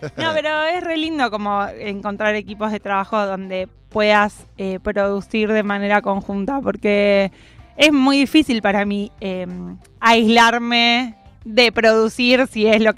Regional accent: Palermo, Buenos Aires, Argentina; born there; como todo joven adolescente que nací en Palermo.

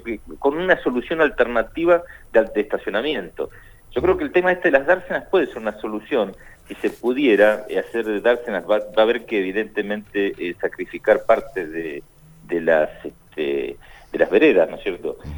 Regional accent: Neuquén, Argentina; Yo soy de Neuquén, me vestí de chico en Suistil

